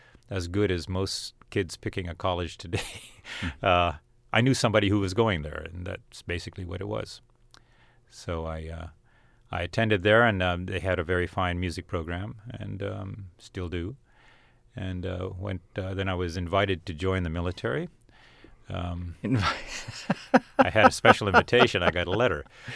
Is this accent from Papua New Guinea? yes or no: no; India; moved away as an adult; now in United States; spent my years growing up in India, and came to the States for college.